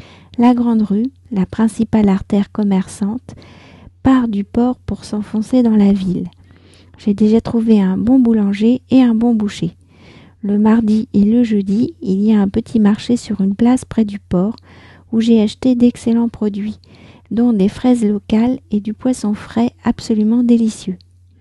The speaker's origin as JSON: {"language": "French", "country": "France", "said": "je suis française, j'habite près de Paris"}